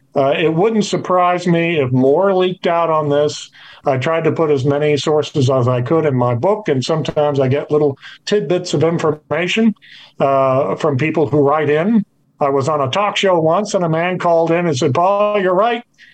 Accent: Cape Girardeau, Missouri, United States; as reputed to have crashed in my hometown of Cape Girardeau, Missouri in April of 41.

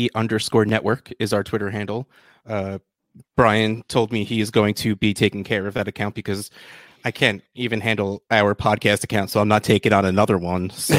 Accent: New Jersey, United States; Now, I'm from New Jersey.

